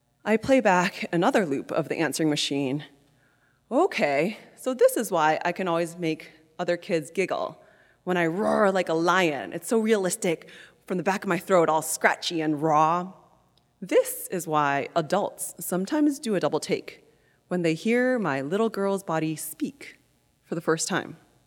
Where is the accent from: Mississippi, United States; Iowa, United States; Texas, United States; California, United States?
Iowa, United States; Iowa City; I'm crouched in right field during t-ball practice in my hometown of Iowa City, Iowa.